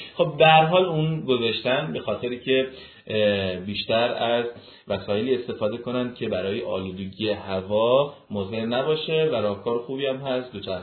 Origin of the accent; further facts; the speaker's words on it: Shiraz, Fars, Iran; بچه ها میدونن من بوشهری هستم، ولی بزرگ شده شیران.